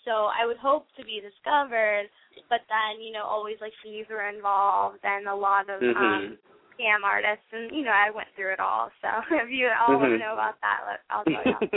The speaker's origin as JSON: {"language": "English", "region": "West Virginia", "country": "United States", "said": "I'm from West Virginia. Shout out to West Virginia."}